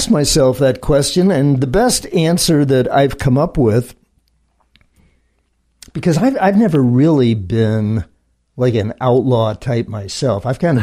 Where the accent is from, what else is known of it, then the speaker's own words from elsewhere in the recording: North Tonawanda, New York, United States; I'm not originally from North Tonawanda. My dad was in the FBI.